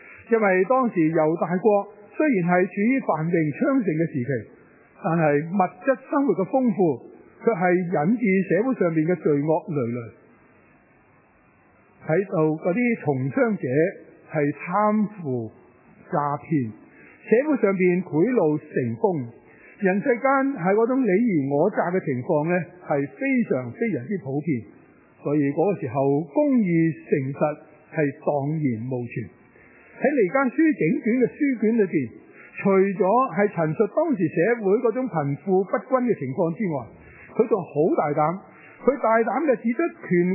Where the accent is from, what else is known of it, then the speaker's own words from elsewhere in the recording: Hong Kong; 因為我哋係中國人，咁所以咧特別係香港嘅中國人